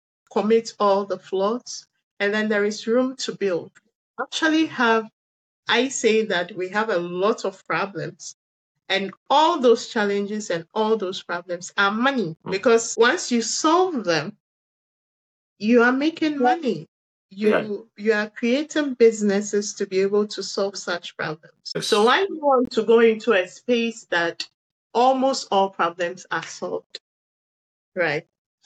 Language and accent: English; Ghana; It's just that in Ghana, as small businesses and also as Ghanaian businesses, you actually do not have so much support from the state